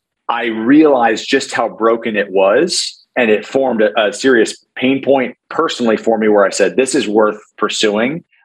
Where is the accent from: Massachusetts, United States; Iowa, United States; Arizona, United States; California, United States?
Arizona, United States; So my kind of quick background on me, I grew up in Arizona.